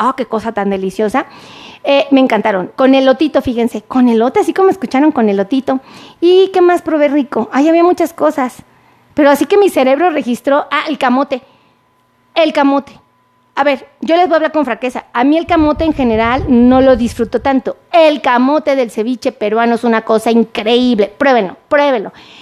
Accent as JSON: {"language": "Spanish", "country": "Mexico", "said": "no es como un nombre que ocupemos aquí mucho los mexicanos"}